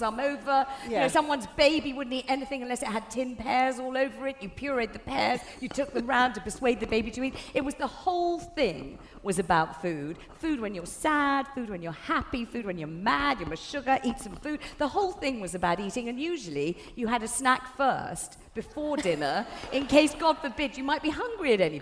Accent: Totteridge, London, United Kingdom; I grew up in Totteridge, the Beverly Hills of North London.

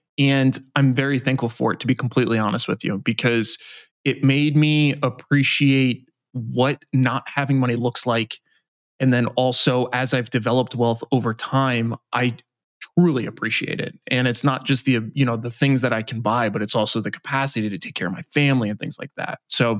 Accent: New York, United States; So I grew up in New York. So I had a single mom and alcoholic father.

